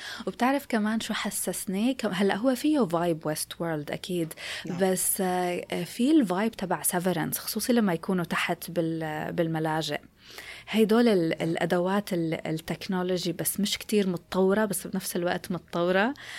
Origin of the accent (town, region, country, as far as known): Syria